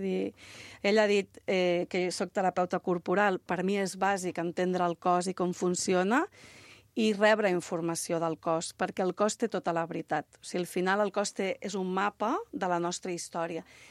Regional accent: Catalonia, Spain; jo sóc del Vallès i en el Vallès hi havia una cosa que era curar l'espatllat

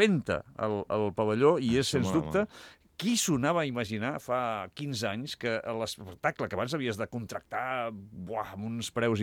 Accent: Sant Quintí de Mediona, Catalonia, Spain; Jo recordo fins i tot Sant Quintí de Mediona, el meu poble

